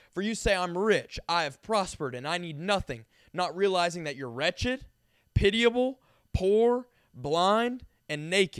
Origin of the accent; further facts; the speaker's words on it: the South, United States; And where I grew up in the South, about 98% of people were lukewarm.